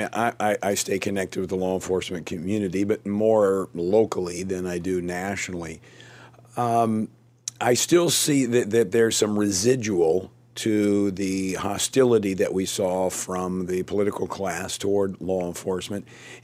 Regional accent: Baton Rouge, Louisiana, United States; I've even seen that in my my hometown of Baton Rouge

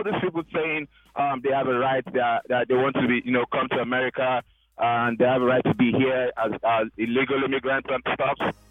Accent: Nigeria; now in United States; I'm an immigrant from Nigeria.

